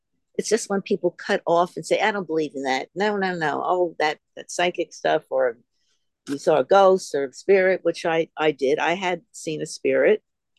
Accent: Glen Cove, New York, United States; it's different than the city. Yet my town is considered a city. I'm from Glen Cove, Long Island.

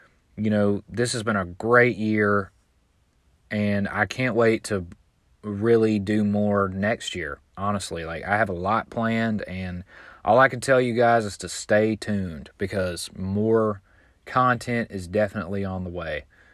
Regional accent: Alabama, United States; I'm very proud to have come from Alabama. I feel like it, you know, it made me want to do something more with my life. For sure. It was a great place to grow up, but I just don't want to live there.

